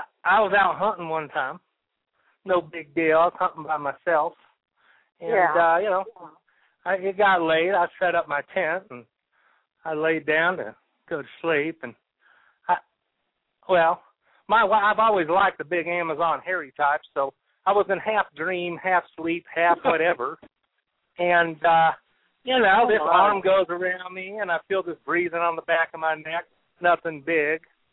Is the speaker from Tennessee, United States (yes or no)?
no; Louisiana, United States; I hail from Louisiana.